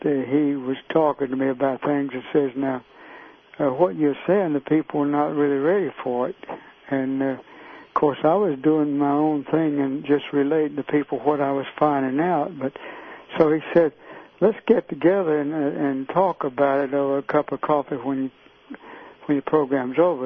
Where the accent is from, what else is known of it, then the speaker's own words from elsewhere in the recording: Mount Airy, North Carolina, United States; because of a big wave of UFO reports in my hometown of Mount Airy at the time.